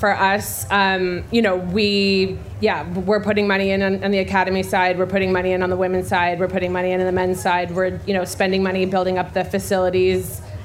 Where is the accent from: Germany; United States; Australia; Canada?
Canada; I'm from Canada, you know, originally